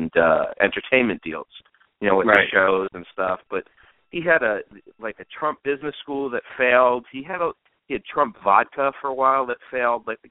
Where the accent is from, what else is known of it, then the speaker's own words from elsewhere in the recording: New York, United States; we grew up in New York. I don't know how many Muslim people you grew up with, but I grew up with a few, and they're just people.